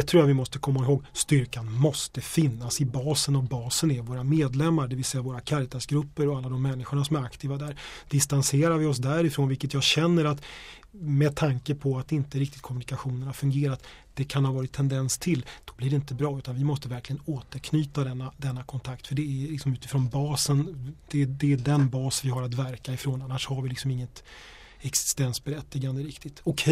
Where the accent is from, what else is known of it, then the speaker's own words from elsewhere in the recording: Uppsala, Uppsala County, Sweden; Jag kommer själv från Uppsala.